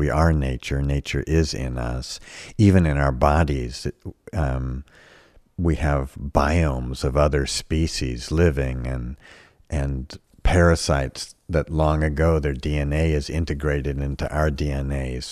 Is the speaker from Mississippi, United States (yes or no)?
no; California, United States; born there; I was born in California and went to grad school in San Francisco and always wanted to come back here.